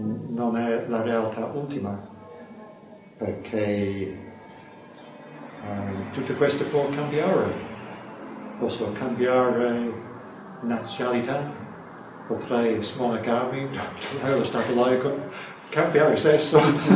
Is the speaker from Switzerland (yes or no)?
no; England, United Kingdom; io sono inglese, monaco buddista, maschio